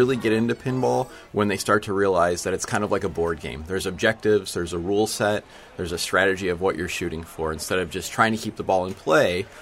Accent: Belvidere, Illinois, United States; I grew up in Belvidere, Illinois in the 90s.

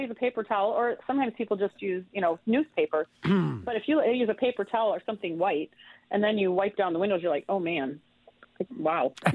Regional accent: Midwest, United States; We're from the Midwest. We know what we look like after the Michigan and Wisconsin winter.

